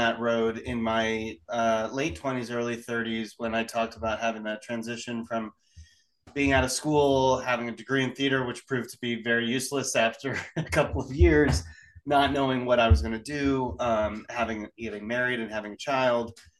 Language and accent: English; California, United States; now in Knoxville, United States; I live in Knoxville, Tennessee. I'm from California. We moved out here about 5 years ago.